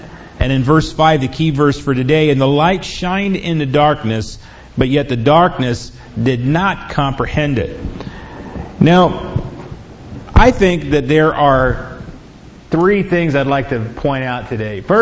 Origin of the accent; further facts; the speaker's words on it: Los Angeles, California, United States; Growing up in Los Angeles, you see things you don't want to see.